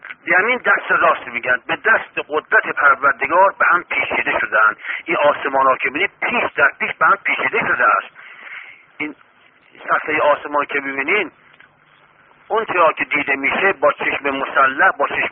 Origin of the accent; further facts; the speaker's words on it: Iran; فهمید که ما ایرانی هستیم